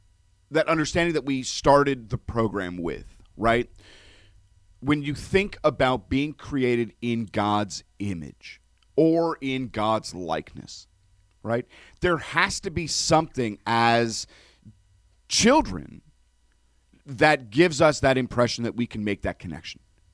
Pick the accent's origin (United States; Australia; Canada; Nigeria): Canada; Toronto, Ontario; to my early Jewish childhood, I was also informed by my religious school. So I went to religious school when I was. It's a little bit different in America, but when I grew up in Toronto